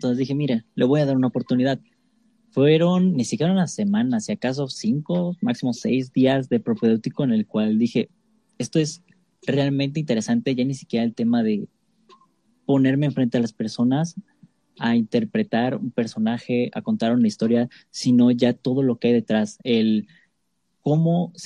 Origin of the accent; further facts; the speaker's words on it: Jojutla, Morelos, Mexico; yo vengo principalmente de igual del estado de Morelos, pero de Jojutla, un micro municipio chiquitillo ahí, caluroso, como no tienen idea.